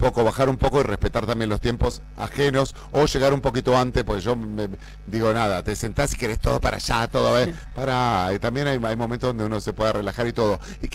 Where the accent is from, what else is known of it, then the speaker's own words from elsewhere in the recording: Buenos Aires, Argentina; lo insoportable que somos fundamentalmente los porteños que vivimos, los de las ciudades muy grandes, a mil